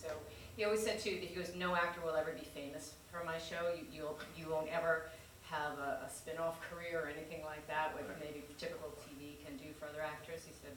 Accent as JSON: {"language": "English", "town": "Queens", "region": "New York", "country": "United States", "said": "I said, oh, I'm from Queens."}